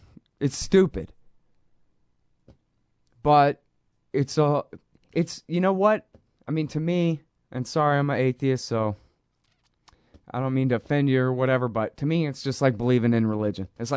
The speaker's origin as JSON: {"language": "English", "country": "United States", "said": "But anyway, I'm from America, so that's my analogy."}